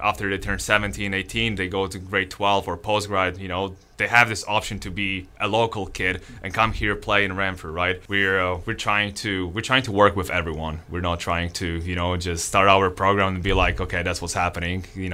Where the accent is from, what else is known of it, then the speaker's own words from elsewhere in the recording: Poland; English is a second language; moved away as an adult; the biggest challenge for me as a coach was I come from Poland, right? And for me to come here, it's a little bit different culture.